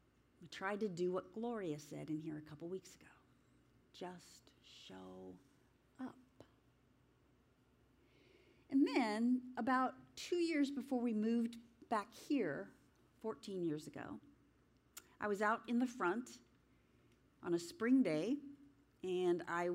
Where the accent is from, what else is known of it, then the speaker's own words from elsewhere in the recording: Los Angeles, California, United States; also born or lived in Chicago, United States; I'm from Los Angeles, so I don't count it by years